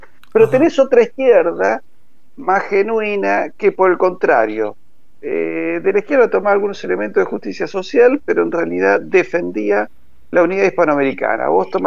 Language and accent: Spanish; Argentina; Pero en realidad quieren saber si soy criollo.